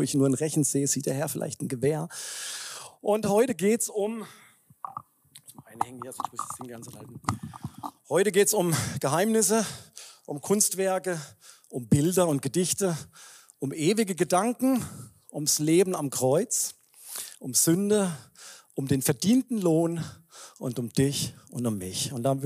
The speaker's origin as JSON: {"language": "German", "region": "Baden-Württemberg", "country": "Germany", "tie": "born or raised there", "said": "in dem Ort, wo ich groß geworden bin, das ist so im süddeutschen Raum, so 30 Kilometer südlich von Freiburg."}